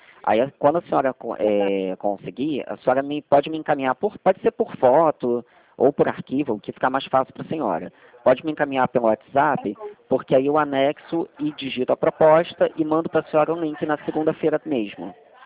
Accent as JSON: {"language": "Portuguese", "region": "Rio de Janeiro", "country": "Brazil", "said": "Eu sou do Rio de Janeiro."}